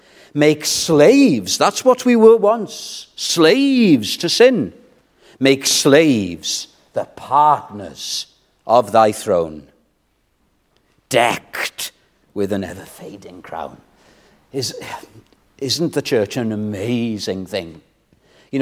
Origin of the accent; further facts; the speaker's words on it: Wales, United Kingdom; It won't take you long to realize what my nationality is. I'm Welsh, and I'm proud of it.